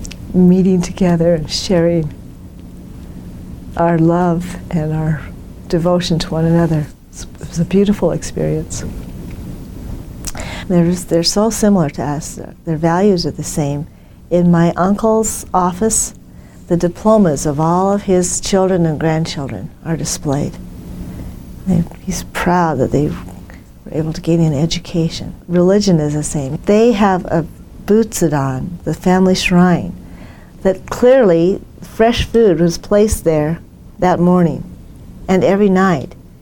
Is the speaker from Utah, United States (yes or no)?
yes; Gunnison, Utah, United States; I grew up in Gunnison, Utah. There were 50, 60 at the most people in my class.